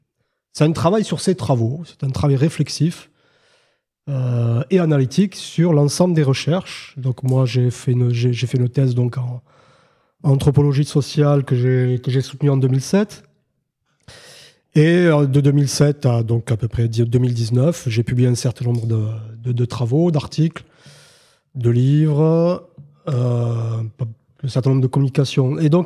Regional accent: Bressols, Occitanie, France; Ouais, donc moi, je suis né dans le Bacquercy, du côté de Bressols, au milieu des champs de pommiers. Voilà, donc moi, j'ai vécu simultanément dans deux mondes.

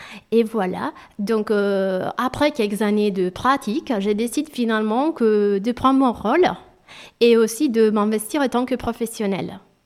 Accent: Italy; French is a second language; Je suis italienne et j'ai fait mes études en Italie et j'ai travaillé en tant qu'infirmière à 13 ans à l'hôpital en Italie.

